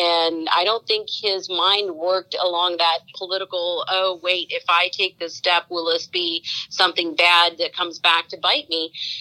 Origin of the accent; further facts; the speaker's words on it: India; And I'm proud of being an Indian. I'm proud of being Hindu. I am proud to represent my culture, my community